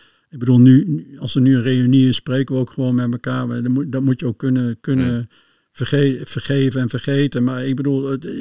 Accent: Netherlands; now in Belgium; Dat wij zo autoritair waren als Nederlanders. En dat was ook wel zo.

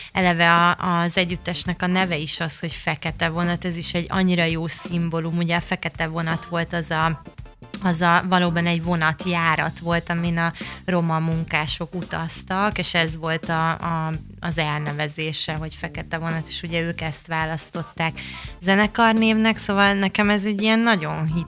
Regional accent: Budapest, Hungary; a kelenföldi Bikás Park, és ez a híres környék, amiről most már metró megálló is lett időközben, és hát én ott nőttem fel

